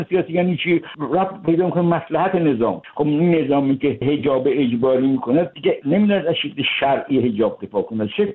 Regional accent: Iran; ما ایرانیم، چه شیعه چه سنی چه بهایی

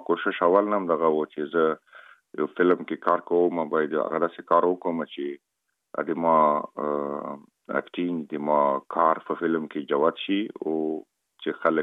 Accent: Afghanistan; خلک خبر دي چې زه افغان یم او په بالیوډ کې کوم فلمو کې کار کوم

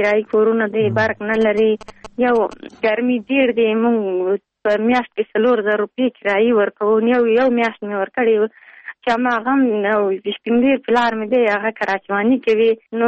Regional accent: Baghlan, Afghanistan; now in Pul-e Khumri, Afghanistan; موږ د ولسوالۍ طالب وفاق نه مهاجر شوي دلته د پلخمري کې راغلي وو.

